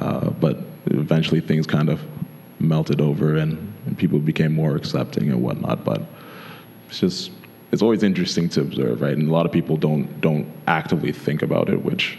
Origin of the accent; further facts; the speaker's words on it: the South, United States; I grew up in the States, and so I grew up in the South.